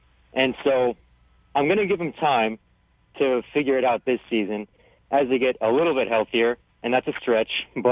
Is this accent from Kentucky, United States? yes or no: no; San Diego, California, United States; I'm born and raised in San Diego, and don't believe all the buffoons who say they're not Charger fans anymore. There's plenty here in San Diego.